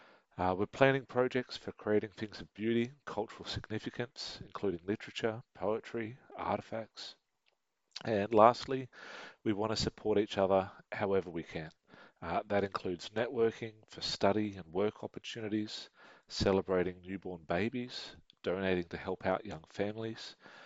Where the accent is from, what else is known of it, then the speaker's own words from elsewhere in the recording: Sydney, New South Wales, Australia; I was born in Western Sydney. I've always lived in Western Sydney.